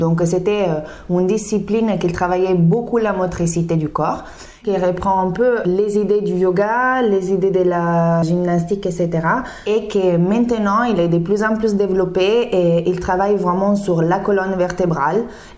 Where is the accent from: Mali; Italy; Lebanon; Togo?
Italy; now in Marseille, France; À la base, je suis danseuse professionnelle. Je viens d'Italie et ça fait 5 ans que je suis sur Marseille.